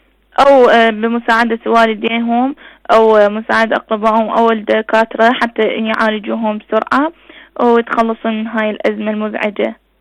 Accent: Iraq; من العراق.

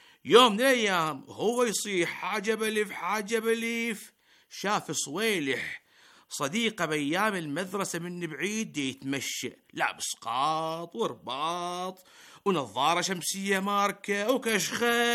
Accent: Iraq; يا جماعة الخير، ترى بلدنا العراق اليوم مغمى عليه بقسم الطوارئ والله

